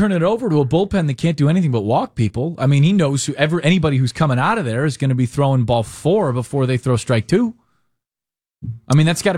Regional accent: Evanston, Illinois, United States; born there; I was born in Evanston, and my folks moved when I was like a year old or something like that.

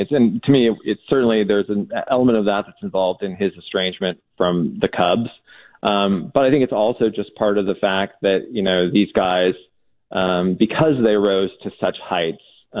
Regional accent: St. Louis, Missouri, United States; I grew up in the St. Louis area, and, going back into St. Louis to film

